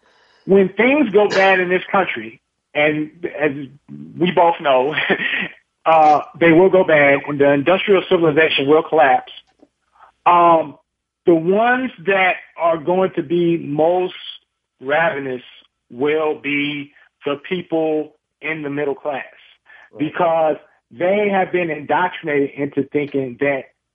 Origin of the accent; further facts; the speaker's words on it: California, United States; If I went to California right now, which is my home state, and I talked to any number, and some are people that I've known since I was a child and grown up with, family, friends